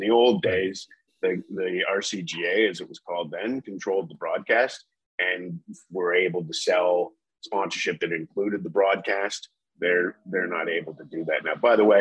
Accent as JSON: {"language": "English", "country": "Canada", "said": "It's different when you when you're producing a domestic championship As a Canadian broadcaster."}